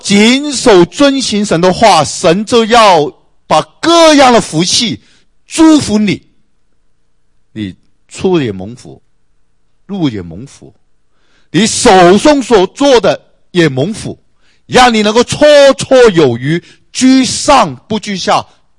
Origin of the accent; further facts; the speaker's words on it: China; 就像我们中国人啊，这个婚宴是一件大事情啊